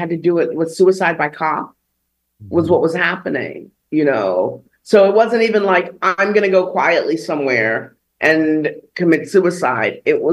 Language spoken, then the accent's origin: English; United States; English is a second language; the way that I was brought up, I didn't speak English in my house growing up. So I have always felt that this is home, you know. So there's always been that dividing line, which was the threshold of my front door growing up, where when I was on one side, it was Africa. When I was on the other side, it was America.